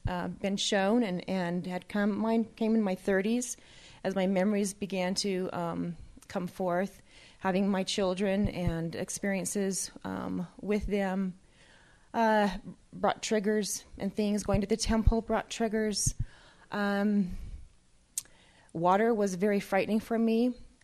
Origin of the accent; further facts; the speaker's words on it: Pleasant Grove, Utah, United States; I grew up in Pleasant Grove. We had our own little order, is what they called it.